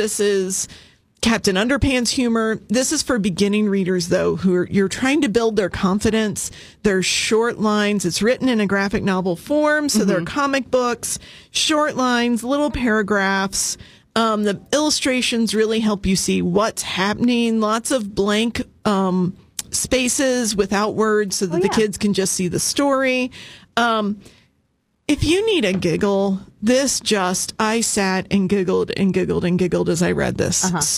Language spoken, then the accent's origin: English; Chesapeake, Ohio, United States; as many of you know, I come from Chesapeake, Ohio, which is right on the river between Huntington, West Virginia.